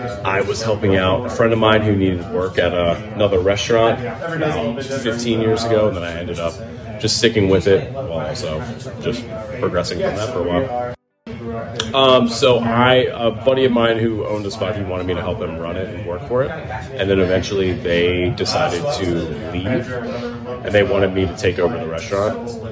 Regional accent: Annapolis, Maryland, United States; I grew up in Annapolis area. From there, I went to Arundel High School, which is around there.

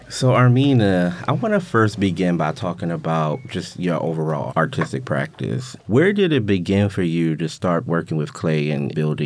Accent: Baltimore, Maryland, United States; I am an electronic musician, poet, and cross-disciplinary artist born and raised in Baltimore.

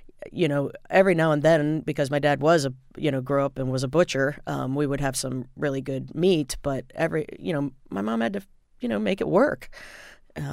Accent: Indiana, United States; I grew up in Indiana.

